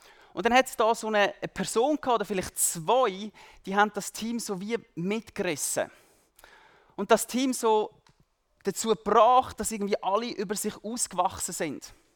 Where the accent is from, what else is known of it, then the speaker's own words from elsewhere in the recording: Switzerland; also born or lived in East Africa; Ich bin in Ostafrika geboren und aufgewachsen, die ersten 9 Jahre von meinem Leben. Dann sind wir zurückgekommen in die Schweiz. Ich war auch noch Pastorensohn